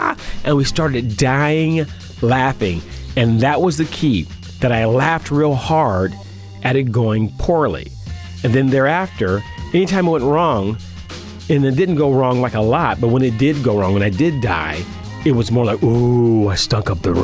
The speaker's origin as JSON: {"language": "English", "town": "Oakland", "region": "California", "country": "United States", "tie": "born or raised there", "said": "I said, \"I grew up in Oakland, and my stepfather was Jehovah's Witness, and my real father was a pimp.\""}